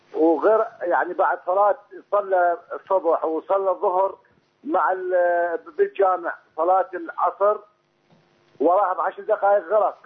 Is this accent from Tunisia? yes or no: no; Iraq; انا من العراق.